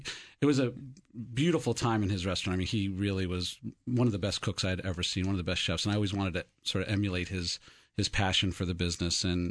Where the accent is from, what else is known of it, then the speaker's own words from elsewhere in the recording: Brooklyn, New York, United States; I'll disagree with you, because I grew up in Brooklyn, New York, and we had just sort of the same kind of food all over the place.